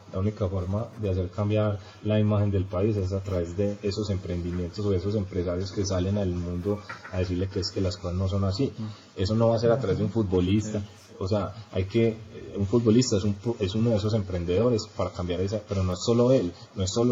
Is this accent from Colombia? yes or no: yes; Colombia; somos de Colombia, somos personas pues que pensábamos que tal